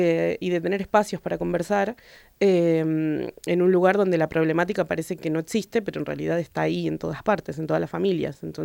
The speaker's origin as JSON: {"language": "Spanish", "town": "La Matanza", "region": "Buenos Aires Province", "country": "Argentina", "said": "yo particularmente soy argentina, vengo de Buenos Aires, pero de la periferia, específicamente de un partido que se llama Partido de la Matanza, donde de la zona oeste del conurbano bonaerense, como que es un espacio bastante violento en general"}